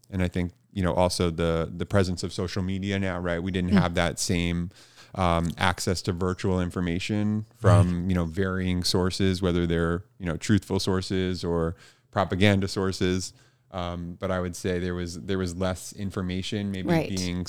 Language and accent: English; Hamptons, New York, United States; I was born in New York, in New York City. I lived there for about 2 years, and then I moved out to the east end of Long Island, to the Hamptons community. And I grew up there throughout my early childhood and middle school and into the early teenage years.